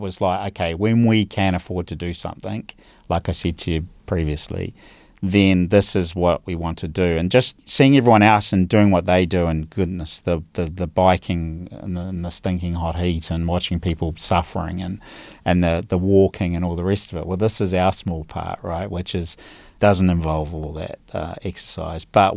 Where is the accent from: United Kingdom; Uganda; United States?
United Kingdom; London; now in New Zealand; and I'm a Londoner, and I've got the passport and everything.